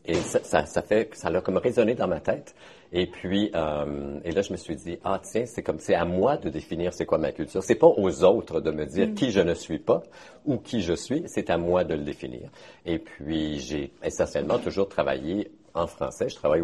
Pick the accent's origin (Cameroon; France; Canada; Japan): Canada; Moose Creek, Ontario; also born or lived in Saskatchewan; de nombreuses années, principalement en Saskatchewan. Et depuis 2000, j'ai décidé de revenir dans mon village natal de Moose Creek